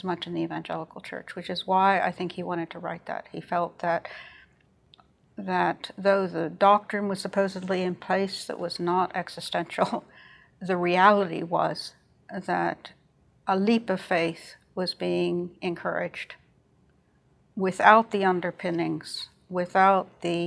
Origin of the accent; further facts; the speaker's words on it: Switzerland; I was raised entirely in Switzerland as an American citizen.